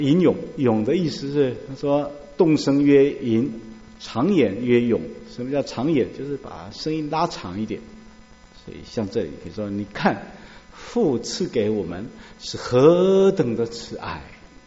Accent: China; 你知道我们中国人读诗要吟要咏啊

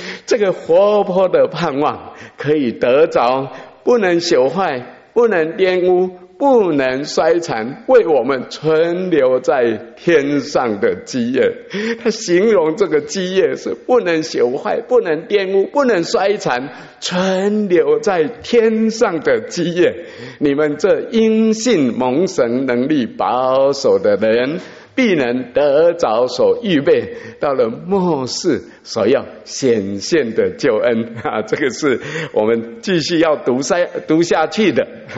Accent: Tainan, Taiwan; 在台南，我们台南人

